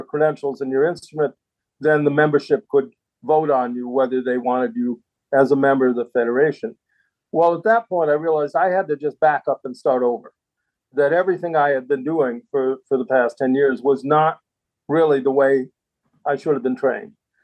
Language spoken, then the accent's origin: English; Michigan, United States; now in Maine, United States; I'm actually from Michigan, but I have lived here most of my life.